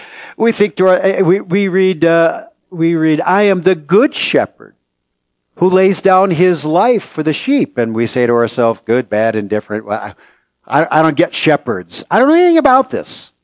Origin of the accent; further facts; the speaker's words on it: San Francisco, California, United States; I grew up in San Francisco area. I don't think I bumped into a sheep until I was about 18 years old.